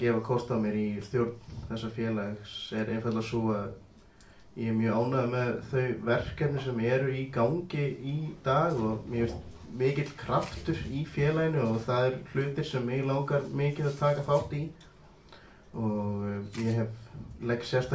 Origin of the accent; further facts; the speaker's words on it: Reykjavík, Capital Region, Iceland; Ég er sem sagt uppalinn í Breiðholtinu og ég er sem sagt Reykvíkingur, borinn og óbarnfæddur.